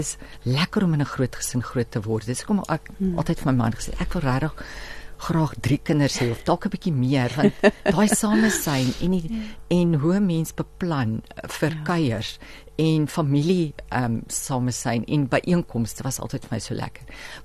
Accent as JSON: {"language": "Afrikaans", "town": "Frankfort", "region": "Free State", "country": "South Africa", "tie": "born or raised there", "said": "ons het toe in Frankfurt groot geword. Ek was in Frankfurt in Wilgrivier Hoërskool, het ek gaan my skoolloopbaan gehad"}